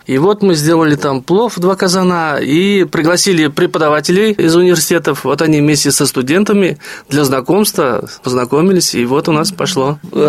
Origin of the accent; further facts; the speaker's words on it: Turkmenistan; also born or lived in Saint Petersburg; now in Cheboksary, Russia; Жена татарка, я туркмен, но на русском. Татарский могу поговорить, если надо, с кем надо. 5-6 языков знаю. Живу в Чувашии я с 89 года. Мы познакомились с супругой в городе Ленинграде и потом жили в Туркменистане